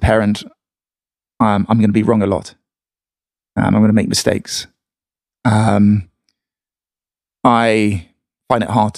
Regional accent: England, United Kingdom; my wife's from America, I'm from England. We decided to try England again. And we moved back for a couple of weeks to Devon

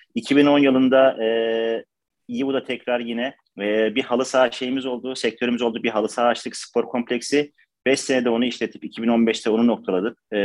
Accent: Erzurum, Turkey; now in Istanbul, Turkey; Aslen Erzurumluyum. İstanbul'da yaşıyorum.

